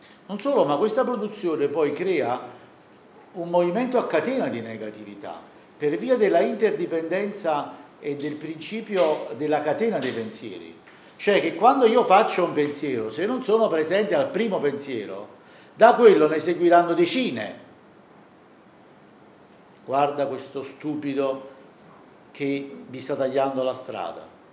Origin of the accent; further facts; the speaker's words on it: Naples, Campania, Italy; Per esempio, io sono napoletano, Napoli c'è molto traffico, come voi sapete.